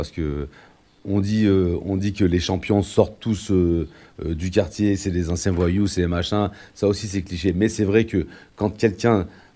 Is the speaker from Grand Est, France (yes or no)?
no; Nouvelle-Aquitaine, France; also born or lived in Morocco; now in Échirolles, France; Je suis un ancien du Limousin, j'ai grandi au Limousin